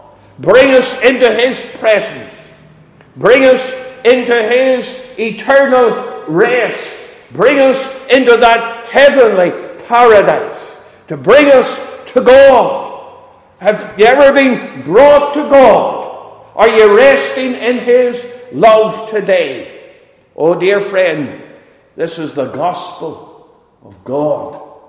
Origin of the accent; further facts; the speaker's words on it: Enniskillen, Northern Ireland, United Kingdom; We travelled up from Enniskillen. I'm originally from Enniskillen in Northern Ireland.